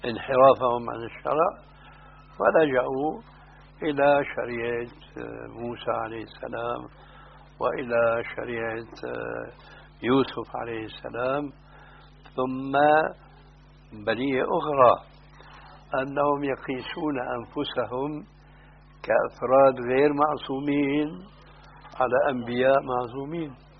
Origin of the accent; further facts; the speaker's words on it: Damascus, Damascus Governorate, Syria; وهناك عندنا في دمشق، انا بقول له